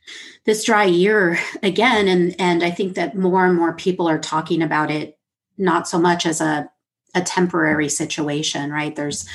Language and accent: English; Arizona, United States; So I'm originally from Arizona, and the Southwest has been in essentially a 20-year drought.